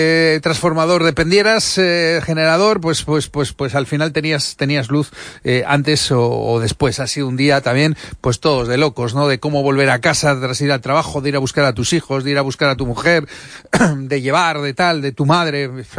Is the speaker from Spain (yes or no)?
yes; Erandio, Basque Country, Spain; Yo soy de Erandio